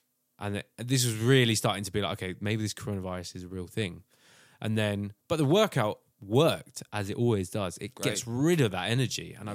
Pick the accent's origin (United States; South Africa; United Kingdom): United Kingdom; We don't do that. We're British and stiff upper lip.